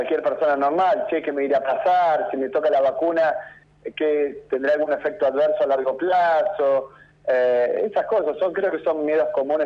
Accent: Río Turbio, Santa Cruz, Argentina; moved away as an adult; now in San Isidro, Argentina; Yo viví muchos años allá, me crié en Río Turbio.

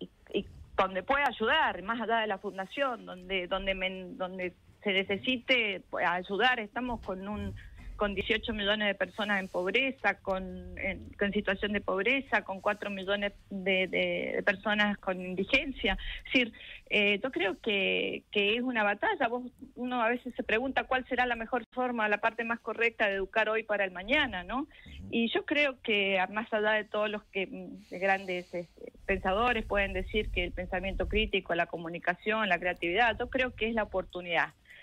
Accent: Argentina; Soy una fanática de la Argentina. Me gusta vivir acá, dar la batalla en la educación para aquellos que menos tienen... Y trabajar desde el empresariado y desde el lugar que me toque desde mi país.

